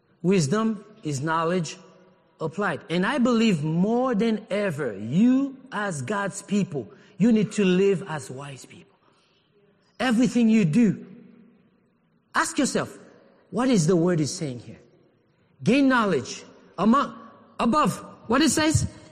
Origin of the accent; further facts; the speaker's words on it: Haiti; I'm telling you, I grew up in Haiti, I never heard about earthquake.